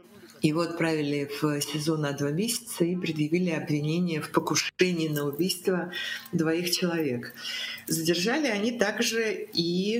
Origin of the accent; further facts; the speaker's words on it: Ural, Russia; Причем я сама родом с Урала